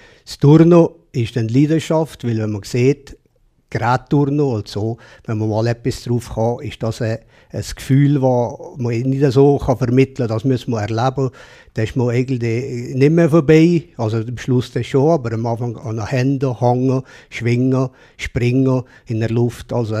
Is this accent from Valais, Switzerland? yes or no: yes; Valais, Switzerland; Und vor allem eben, wenn man sieht, als Walliser, der kommt und dann wird man da so eigentlich